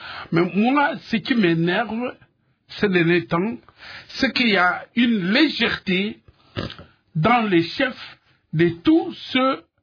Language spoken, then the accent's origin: French; Idiofa, Kwilu, DR Congo; also born or lived in Kalemie / Uvira; Moi, je suis d'Idiofa, mais j'ai vécu à Kalemie et à Ouvira, donc je connais à peu près le coin.